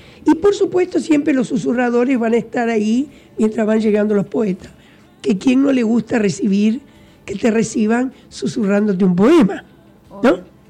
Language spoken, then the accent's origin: Spanish; San Guillermo, Santa Fe, Argentina; now in Brinkmann, Argentina; Eduardo dice que ya soy de Brinkmann ya. Porque hace muchos años más que vivo acá que en San Guillermo.